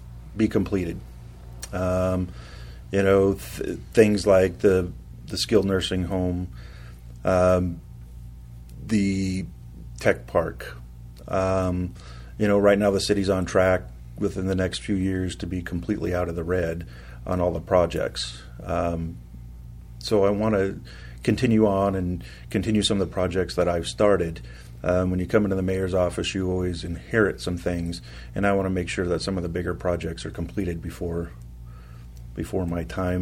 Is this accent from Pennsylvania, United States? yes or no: no; South Dakota, United States; moved away as an adult; I was born and raised in South Central South Dakota.